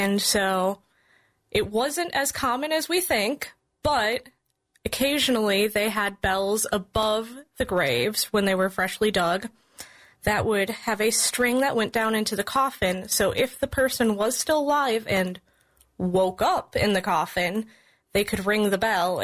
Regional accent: Racine, Wisconsin, United States; And it was actually a third grade history unit at Jefferson Lighthouse School that made me get into history and haunted history. We did a local unit on Racine's history

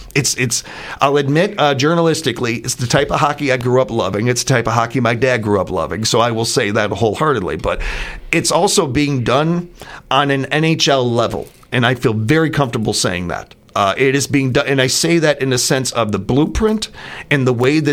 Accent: Chicago, Illinois, United States; Now, obviously, I'm going to because I'm a Chicagoan.

